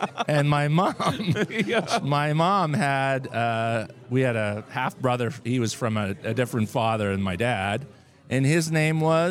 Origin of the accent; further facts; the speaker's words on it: Calgary, Alberta, Canada; I grew up in Acadia.